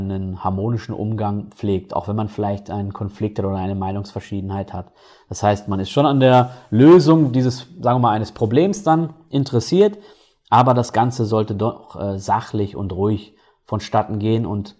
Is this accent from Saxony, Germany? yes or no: no; North Rhine-Westphalia, Germany; Ich komme zum Beispiel aus Nordrhein-Westfalen, ja, speziell aus dem Ruhrgebiet